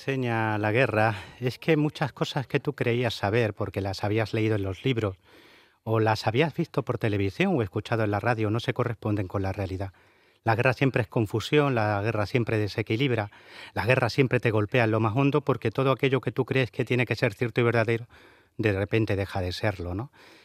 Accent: Andalusia, Spain; como andaluz que soy.

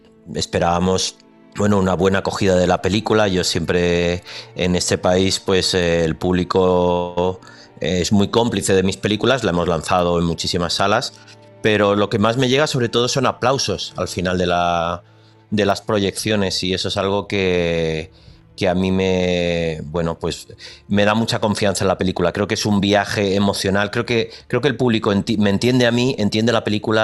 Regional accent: Spain; Por supuesto, aproveché para leerme El Quijote, que no me lo había leído como tantísimos españoles, pues igual, comentario de texto en el instituto y poco más.

